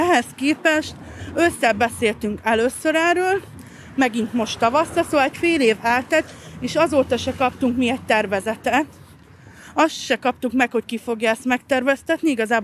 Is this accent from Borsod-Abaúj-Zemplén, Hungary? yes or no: no; Budapest, Hungary; born there; Mi, hát én ide születtem, és 25 éves elmúltam. 8. kerületi lakcímen van születésem óta